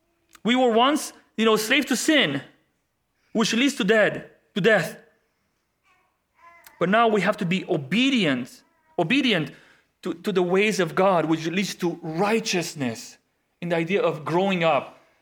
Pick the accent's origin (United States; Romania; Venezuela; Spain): Romania; English is a second language; moved away as an adult; also born or lived in Netherlands; now in Canada; I've lived in a couple countries in my life, born and raised in Romania, lived in the Netherlands for almost 7 years, moved to Canada, been in Canada for 10 and a half years.